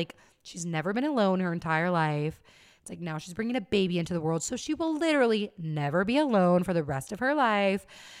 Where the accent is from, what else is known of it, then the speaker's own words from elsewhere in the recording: Utah, United States; I feel like whenever I travel places, like, and I say I'm from Utah, like, people have questions. Like, mm-hmm. being from Utah is just kind of, like, a conversation starter.